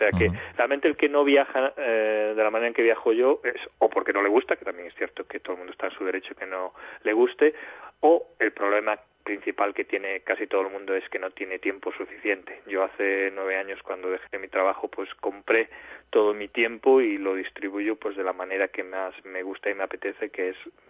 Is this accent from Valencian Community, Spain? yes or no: no; A Coruña, Galicia, Spain; Pues yo, o sea, nací en Galicia, viví en La Coruña hasta los 20 y pico años y tengo allí mi familia.